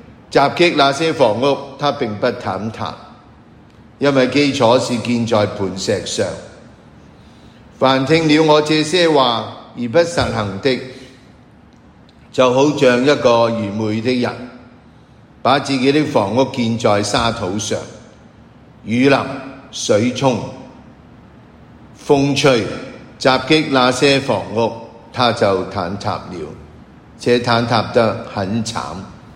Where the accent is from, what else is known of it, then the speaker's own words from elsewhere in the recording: China; 今日咧，為我哋中國人咧，係一個節日咧，係端午節啦。